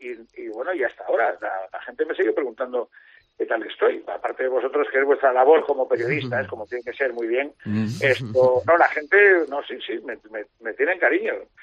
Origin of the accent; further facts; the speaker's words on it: Madrid, Community of Madrid, Spain; also born or lived in Torrelavega; Yo nací en Torrelavega, lo que pasa es que es verdad que he vivido siempre en Madrid